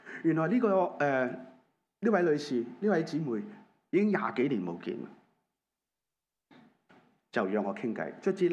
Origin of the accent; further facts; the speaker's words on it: Hong Kong; 所以平均来说我们作为香港人排在86